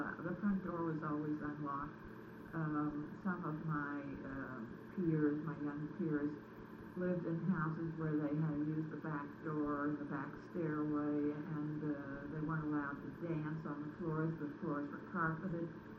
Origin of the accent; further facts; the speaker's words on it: Beaver, Pennsylvania, United States; born there; I was born in Beaver, down the river, down the Ohio.